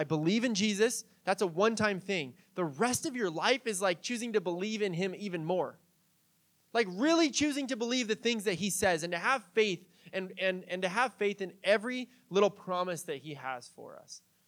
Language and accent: English; San Diego, California, United States; When I got a job back in the day in San Diego. I'm from San Diego